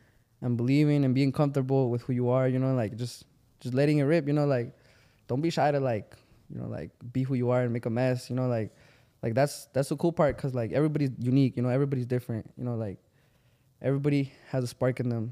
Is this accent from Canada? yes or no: no; Mexico; now in United States; I grew up in Mexico a while and then I came to the US